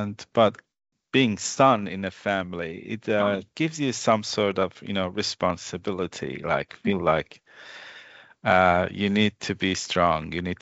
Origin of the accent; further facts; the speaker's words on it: Iran; English is a second language; 1979, yes. I just born a few months before the revolution, what happened in Iran. And then I grew up in the Islamic Republic of Iran.